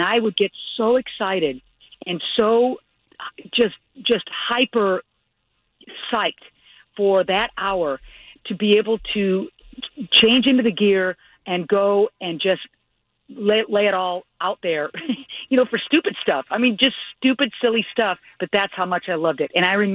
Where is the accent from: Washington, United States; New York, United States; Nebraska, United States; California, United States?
Nebraska, United States; Omaha; where I grew up in Omaha, it was a very Catholic city. And so I grew up in a Catholic household, so I went to a Catholic grade school, 1 through 8.